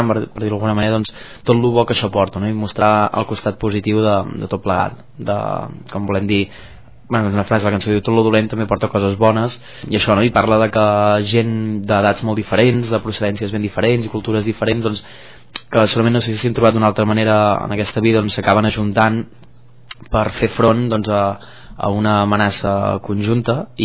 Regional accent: Manlleu, Catalonia, Spain; jo i un name som de Manlleu, que és un poble d'Osona, Catalunya, més o menys pel centre, a prop de Vic

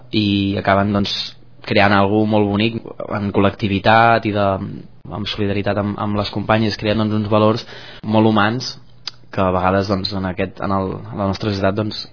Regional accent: Manlleu, Catalonia, Spain; jo i un name som de Manlleu, que és un poble d'Osona, Catalunya, més o menys pel centre, a prop de Vic

